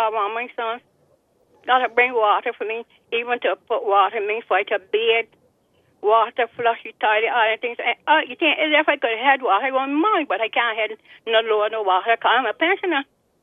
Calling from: Saint Andrew, Jamaica; Good afternoon. I'm calling here from Rahal, St. Andrew.

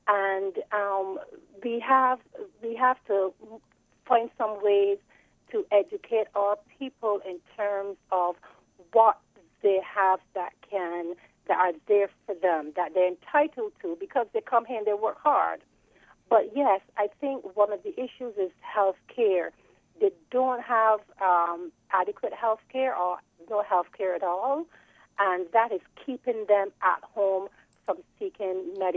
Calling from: Brooklyn, New York, United States; I'm calling from Brooklyn in New York.

